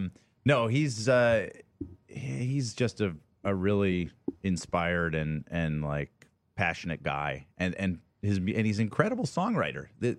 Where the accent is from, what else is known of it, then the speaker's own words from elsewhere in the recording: Atlanta, Georgia, United States; I grew up in Atlanta, Georgia.